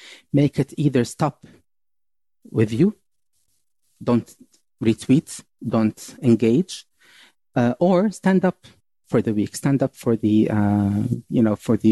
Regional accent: Saudi Arabia; I was born and raised in Saudi Arabia. And I only knew Saudi Arabia at that time.

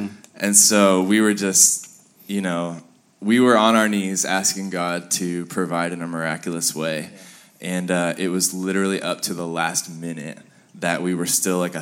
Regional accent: California, United States; growing up in Orange County and not having music all around you

